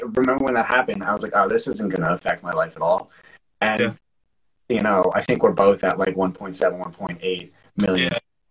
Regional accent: Canada; And I'm Canadian, so it's even, like, it's even less.

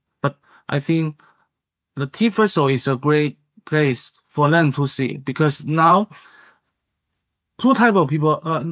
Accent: China; because I'm from China. We know it has a rich tea history in my hometown.

